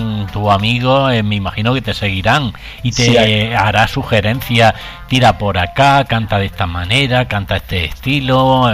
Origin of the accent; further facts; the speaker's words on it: Spain; Yo te lo digo en castellano, porque ante todo somos españoles.